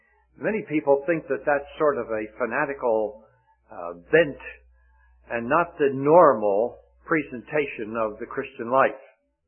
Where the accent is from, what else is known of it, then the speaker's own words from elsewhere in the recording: New Jersey, United States; we come from New Jersey, back in the highly populated area of the Northeast